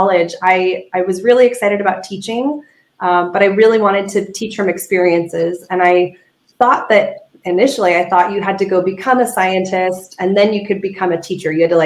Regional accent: California, United States; I'm from Southern California myself

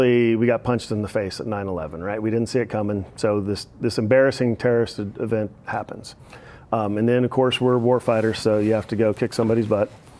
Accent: United States; we need to go kick somebody's ass for this because we're American.

